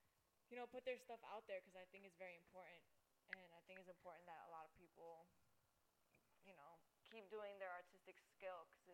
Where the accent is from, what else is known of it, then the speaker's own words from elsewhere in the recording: New York City, New York, United States; I'm from Harlem. Life. Harlem, New York City.